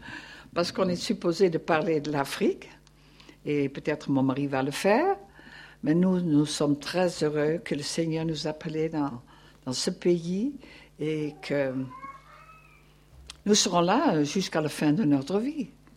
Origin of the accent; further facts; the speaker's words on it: Netherlands; Et moi, je suis de la Hollande, le pays des tulipes et des fleurs.